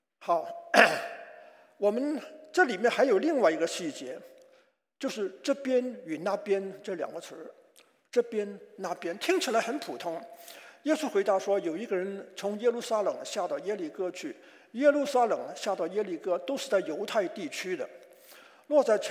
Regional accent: Hong Kong; 我是个在香港长大的山东人呢。

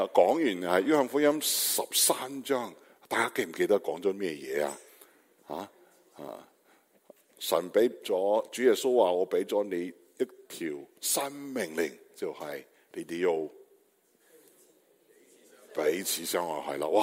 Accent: Beijing, China; Cantonese is a second language; 我係北京人，咁係北京人學返嚟嘅少少嘅广东话同你讲道。

